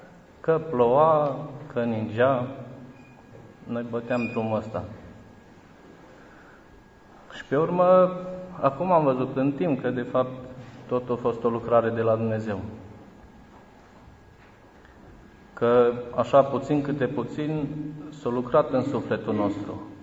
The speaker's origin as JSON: {"language": "Romanian", "town": "Prund", "country": "Romania", "said": "Eu vin din Prund și stau pe o uliță, cred că vreo 5 km până aici."}